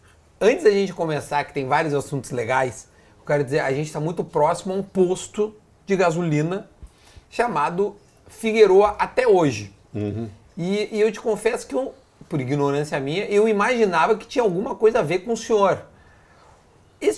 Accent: Rio Grande do Sul, Brazil; Ah, mas é que um assado, né, pra nós, somos gaúchos e toda.

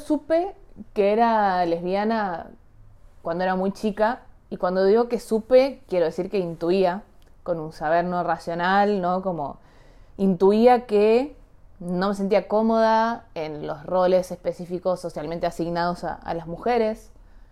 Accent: Santiago del Estero, Argentina; yo crecí en Santiago del Estero, en la capital, pero en Santiago del Estero al fin, en una familia bastante conservadora, católica, pero no practicante

